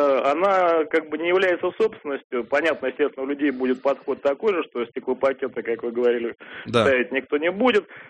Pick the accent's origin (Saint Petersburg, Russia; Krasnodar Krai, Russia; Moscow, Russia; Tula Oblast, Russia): Moscow, Russia; я из Москвы.